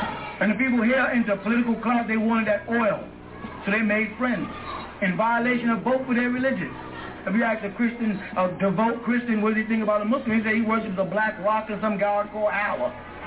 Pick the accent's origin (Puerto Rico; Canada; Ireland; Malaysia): Puerto Rico; Carolina; born there; I was born in Carolina, Puerto Rico